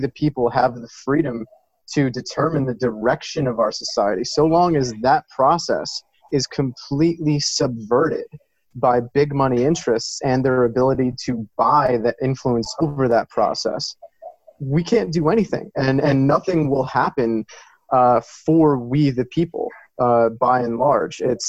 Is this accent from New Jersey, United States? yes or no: yes; Hillsborough, New Jersey, United States; Hillsboro, New Jersey.